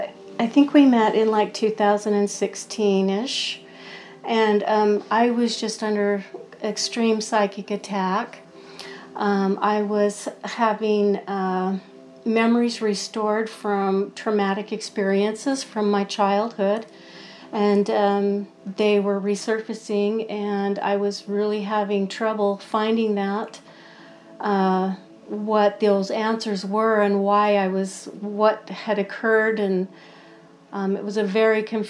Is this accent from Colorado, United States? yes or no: yes; Denver, Colorado, United States; born there; I was born in Denver, Colorado, and that was just 1 year after my parents had moved there from Salt Lake City.